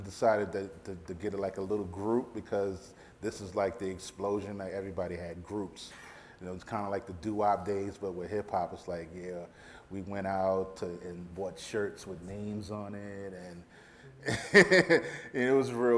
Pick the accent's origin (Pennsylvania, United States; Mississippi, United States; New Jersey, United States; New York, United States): New York, United States; Queens; I grew up in Queens, New York, born in the Bronx, grew up in Queens.